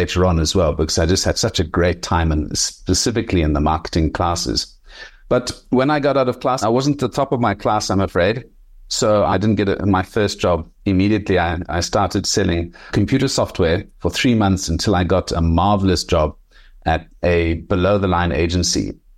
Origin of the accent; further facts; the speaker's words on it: Johannesburg, Gauteng, South Africa; I grew up in Johannesburg, which is 2,000 meters above sea level. So that's really high.